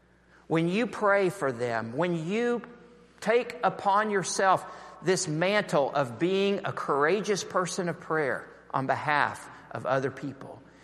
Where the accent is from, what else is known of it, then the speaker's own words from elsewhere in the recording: Texas, United States; I'm from Texas. We constantly were praying for rain.